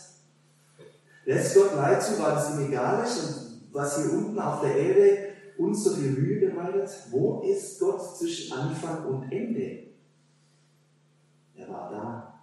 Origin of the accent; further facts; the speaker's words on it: Hemmingen, Germany; In Hemmingen, wo ich herkomme